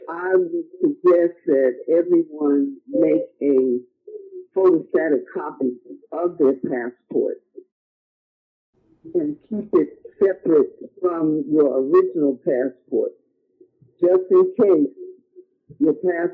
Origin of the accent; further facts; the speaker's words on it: New York City, New York, United States; now in Ghana; I'm originally from New York City, and I have been living in Ghana for the past 28 years.